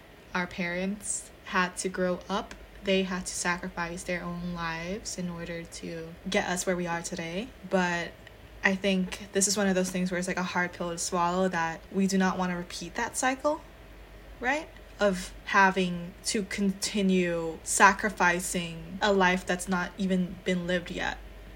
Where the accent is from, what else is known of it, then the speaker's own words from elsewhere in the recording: Phnom Penh, Cambodia; English is a second language; moved away as an adult; now in United States; For context, I was, born and raised in Phnom Penh, right? So I have never lived in any other country until I moved to America for college.